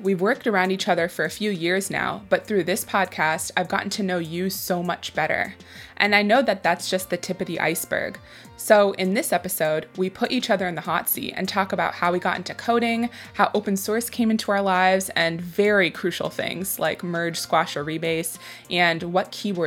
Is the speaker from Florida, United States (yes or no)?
yes; Florida, United States; Yeah, that makes sense since we're both from Florida.